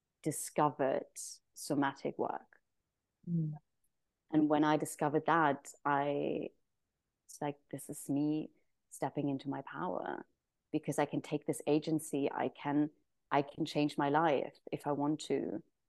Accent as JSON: {"language": "English", "country": "Germany", "moved": "yes", "lives_now": "Ibiza, Spain", "said": "I'm originally from Germany, currently living in Ibiza"}